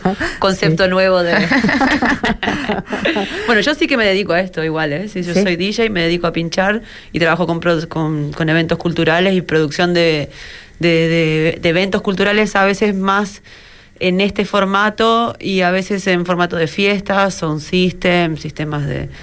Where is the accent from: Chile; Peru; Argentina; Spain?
Argentina; moved away as an adult; also born or lived in Brazil; Yo soy argentina, viví mis últimos 10 años en Brasil